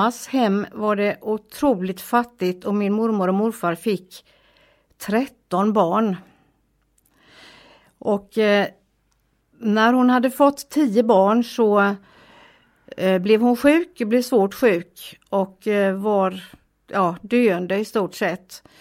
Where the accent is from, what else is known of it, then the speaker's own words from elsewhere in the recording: Bottnared, Västra Götaland County, Sweden; Min barndom i Bottnared, skola och allt detta har jag väldigt mycket minnen ifrån. Goda minnen. Där fanns också Betaniaförsamlingen där mina föräldrar var medlemmar. Och där jag gick i söndagsskola.